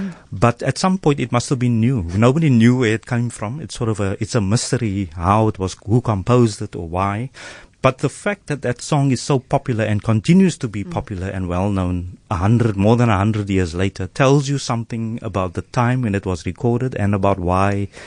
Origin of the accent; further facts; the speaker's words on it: Cape Town, Western Cape, South Africa; I grew up on the Cape Flats